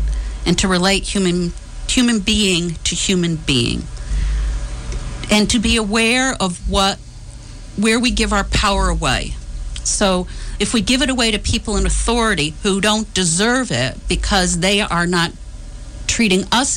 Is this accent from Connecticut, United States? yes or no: yes; West Hartford, Connecticut, United States; I grew up in West Hartford, and, you know, we had kids all our age